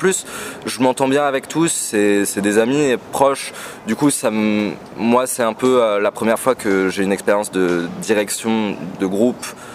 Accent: Joinville-le-Pont, Île-de-France, France; Charenton ça touche Joinville où j'ai passé mon enfance et mon adolescence. Et je suis né à Charenton en fait, j'ai passé les 5 premières années de ma vie à Charenton.

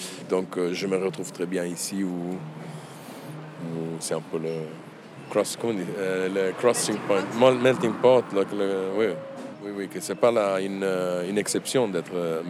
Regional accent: Rome, Lazio, Italy; now in Brussels, Belgium; D'Italie, de Rome.

